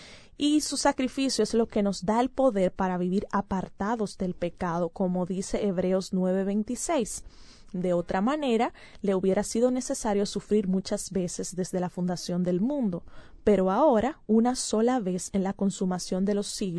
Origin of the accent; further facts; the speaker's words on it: Dominican Republic; Y como nosotras no somos judías, sino dominicanas